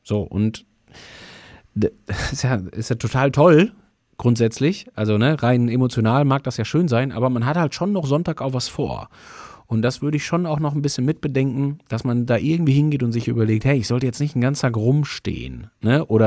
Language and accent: German; North Rhine-Westphalia, Germany; für mich als gebürtigen Sauerländer, wenn ich aus der Haustür raus war, ab dann wurde es schön.